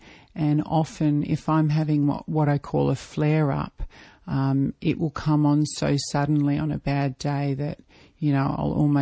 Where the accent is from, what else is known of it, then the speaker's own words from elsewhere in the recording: Melbourne, Victoria, Australia; also born or lived in Sydney / Papua New Guinea; I was born in Sydney actually, and I was raised in Melbourne.